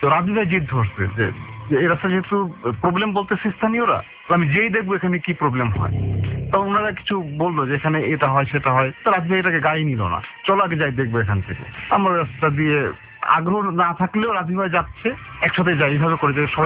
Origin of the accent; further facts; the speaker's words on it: Khulna, Khulna Division, Bangladesh; আমার গ্রামের বাড়ি খুলনাতে